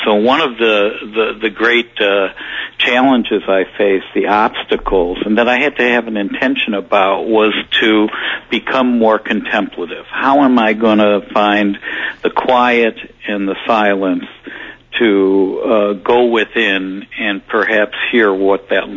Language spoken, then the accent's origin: English; New York City, New York, United States; that sort of disruptive period in my life as a New Yorker and as a father.